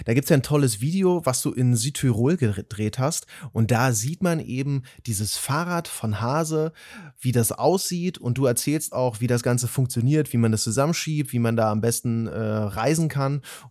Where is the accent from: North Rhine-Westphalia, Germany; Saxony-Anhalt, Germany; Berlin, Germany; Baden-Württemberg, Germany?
Saxony-Anhalt, Germany; ich komme aus Sachsen-Anhalt